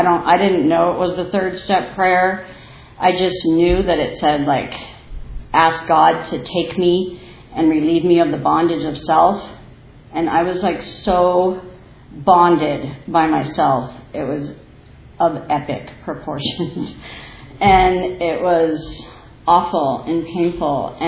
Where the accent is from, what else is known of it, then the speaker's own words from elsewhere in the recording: Boston, Massachusetts, United States; I was born and raised in Boston. Shout out, Boston Joe.